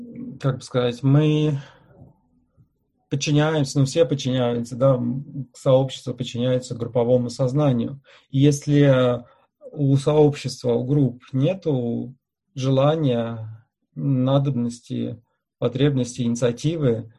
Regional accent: Moscow, Russia; На самом деле я сам из Москвы, поэтому, ну, то есть я не живу сейчас в Москве, но для меня московская интергруппа близка.

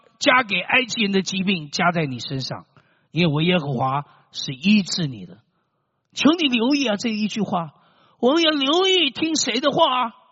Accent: China; 很多人的外西人看到我们中国人像看到病毒一样

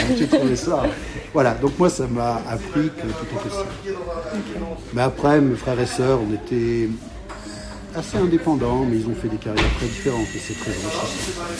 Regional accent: Hauts-de-France, France; Moi, je suis du Nord, donc c'était la période de toute la restructuration du Nord.

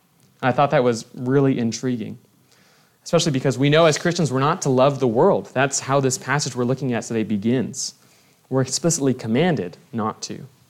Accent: Midwest, United States; Growing up in the Midwest, don't get a lot of fresh citrus, right?

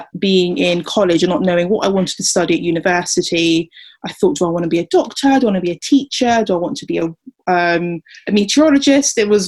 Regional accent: London, United Kingdom; I live in London. I'm from London. And I wanted to stay as close to London as possible, but also wanted to move out to have the full uni experience.

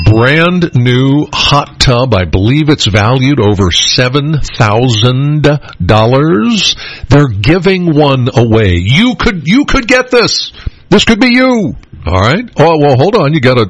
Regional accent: Penns Valley, Pennsylvania, United States; I know I'm from Penns Valley.

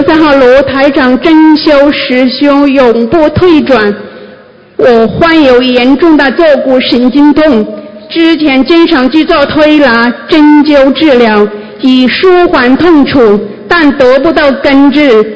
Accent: Hong Kong; 大家好，我来自香港

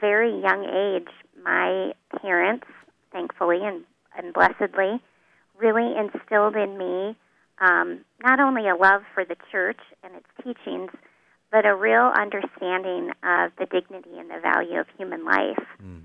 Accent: Spirit Lake, Iowa, United States; Well, I was raised in the Sioux City Diocese. I grew up in Spirit Lake, attending St. Mary's, received all my sacraments through St. Mary's, and was married there as well.

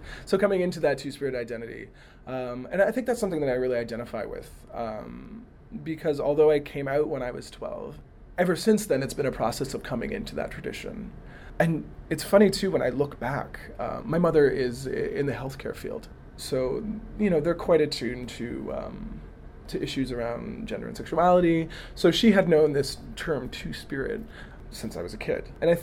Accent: New Brunswick, Canada; come from Tobik First Nation, so Ngutkuk is what we call it, and this is in the northern west part of New Brunswick. It's a relatively small community, probably about 1,000 people on reserve.

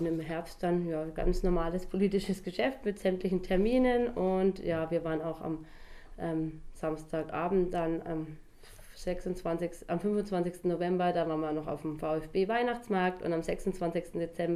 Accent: Wolmutzöl, Bavaria, Germany; Wolmutzöl liegt in der Fränkischen Schweiz.

